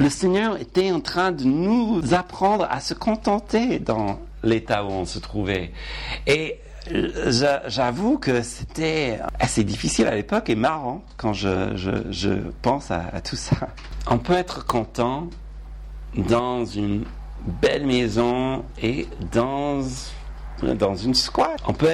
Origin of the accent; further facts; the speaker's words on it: United States; now in Paris, France; quand nous avons déménagé ici à Paris, et quand on a vu Paris pour la première fois, surtout en tant qu'Américain